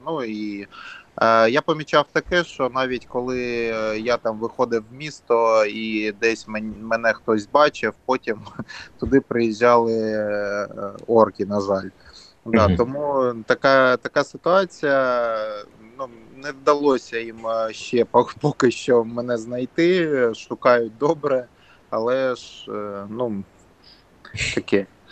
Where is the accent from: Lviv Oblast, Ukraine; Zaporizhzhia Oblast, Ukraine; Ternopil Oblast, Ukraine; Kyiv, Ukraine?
Zaporizhzhia Oblast, Ukraine; Enerhodar; я народився в Енергодарі, все життя живу в Енергодарі